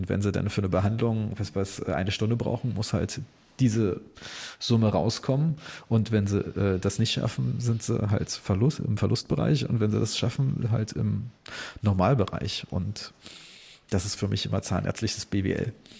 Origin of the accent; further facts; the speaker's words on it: Berlin, Germany; Also ich kann als Berliner sagen, und dass ich zwar in der gefühlt tollsten Stadt Deutschlands wohne